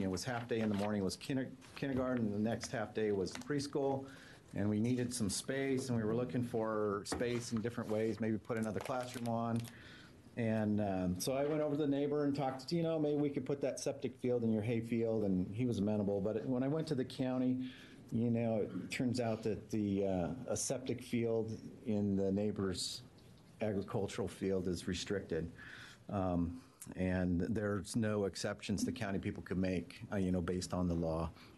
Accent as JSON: {"language": "English", "town": "Kings Valley", "region": "Oregon", "country": "United States", "said": "I'm from Kings Valley, Oregon."}